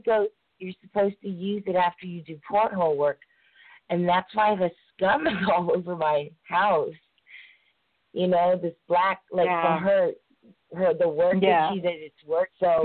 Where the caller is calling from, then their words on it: Oakwood, Georgia, United States; I'm from Oakwood, Georgia.